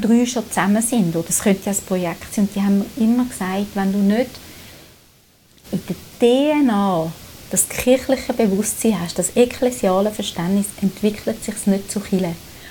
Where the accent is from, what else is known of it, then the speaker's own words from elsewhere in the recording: Zurich, Switzerland; ich komme aus Zürich, ich komme aus einer liberalen Tradition.